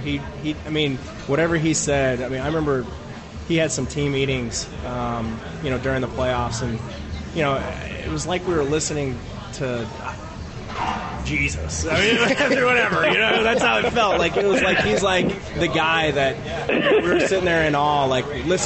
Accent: Texas, United States; You know, I grew up a Ranger fan because I grew up in Texas and watching those games

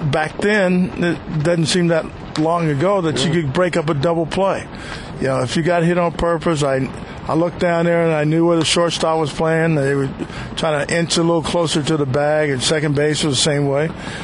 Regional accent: Texas, United States; I grew up in Texas and we played, you know, it was hot all the time.

